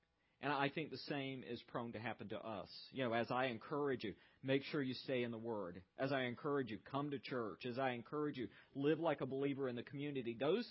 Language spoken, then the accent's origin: English; the South, United States; because I'm a Southerner, I tend to muddy the waters a bit